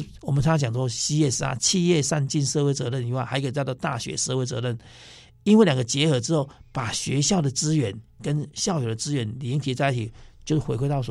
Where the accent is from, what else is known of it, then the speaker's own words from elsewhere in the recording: Taichung, Taiwan; 我是在我小时候在高美湿地。他们是很贫瘠，哪怕现在还是很贫瘠啊。